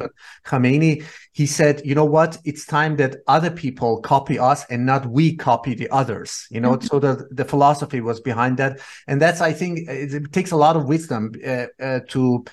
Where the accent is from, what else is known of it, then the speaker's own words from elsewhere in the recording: Iran; English is a second language; moved away; also born or lived in Austria; I'm from Iran. I was born in 1972, born in 1979. I moved to Austria with my dad, with my father